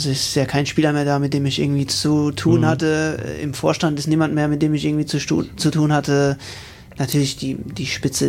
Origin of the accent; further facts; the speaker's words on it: Rhineland-Palatinate, Germany; Also wir sind ja aus der Umgebung, von daher ist es für uns ja theoretisch Heimat, auch wenn wir Pfälzer sind, aber klar, nicht weit weg. Ich bin auch stolzer Pfälzer.